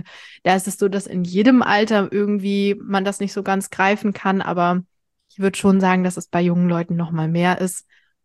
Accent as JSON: {"language": "German", "region": "North Rhine-Westphalia", "country": "Germany", "said": "ich bin 17 Jahre alt, ich komme aus NRW"}